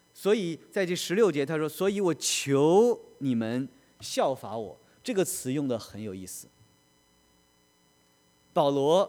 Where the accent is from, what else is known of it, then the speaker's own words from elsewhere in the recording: China; 你看我们中国人多聪明，你不管什么考试，中国人去考总是能够考他个第一